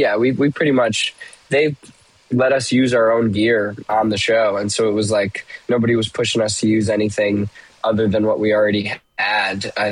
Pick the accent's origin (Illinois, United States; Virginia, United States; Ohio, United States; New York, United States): Illinois, United States; Lake Villa; Lake Villa, Illinois. It's about 45 minutes north of the city of Chicago.